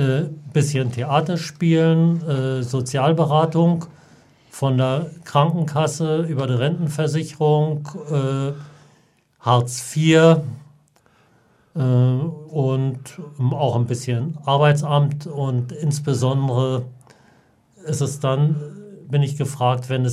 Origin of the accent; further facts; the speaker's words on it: Berlin, Germany; also born or lived in Switzerland; Berlin groß geworden und zwischendurch auch mal ein bisschen durch die Republik gekommen, teilweise auch in der Schweiz und in Österreich gewesen